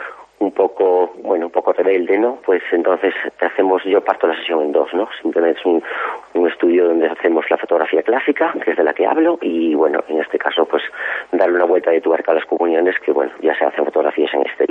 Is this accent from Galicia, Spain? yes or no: yes; Galicia, Spain; somos 12 los gallegos nominados